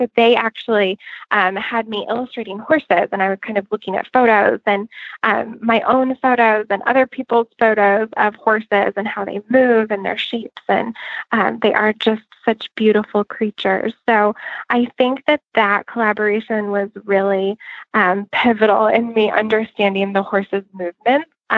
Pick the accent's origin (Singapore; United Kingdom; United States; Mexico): United States; Virginia; So I grew up in Loudoun County, Virginia, which is known as Hunt Country, Virginia.